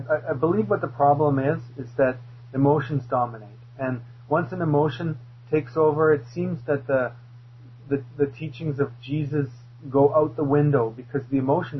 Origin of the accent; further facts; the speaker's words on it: Canada; and me being Canadian, I'd have to say that Canadians are active in that process too